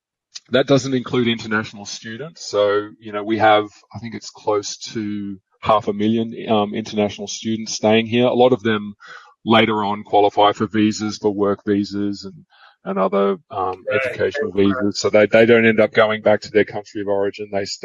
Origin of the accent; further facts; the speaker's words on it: Australia; Growing up in Australia, I virtually never saw an Indian until about 15 years ago.